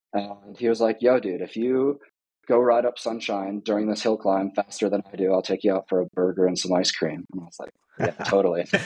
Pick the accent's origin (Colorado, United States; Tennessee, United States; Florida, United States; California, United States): Colorado, United States; Boulder; So I'm from Boulder, Colorado, grew up here in Boulder, Colorado, and got into cycling in high school